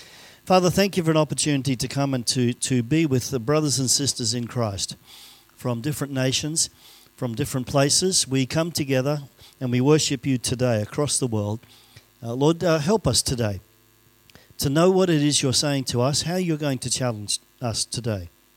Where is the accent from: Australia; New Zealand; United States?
Australia; And I was raised in Australia. So my accent's going to go all over the place.